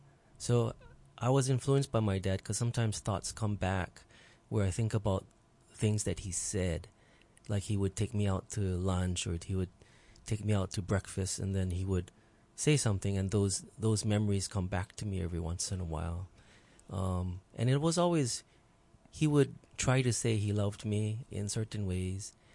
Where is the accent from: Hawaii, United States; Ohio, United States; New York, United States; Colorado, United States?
Hawaii, United States; Pearl City; I grew up right here. I'm a local boy. Grew up in Pearl City area. My whole childhood was there.